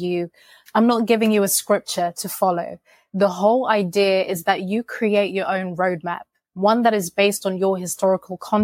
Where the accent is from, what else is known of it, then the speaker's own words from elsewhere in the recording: Zimbabwe; now in London, United Kingdom; So for me, as a Zimbabwean immigrant living in London, someone that was born and raised in Zimbabwe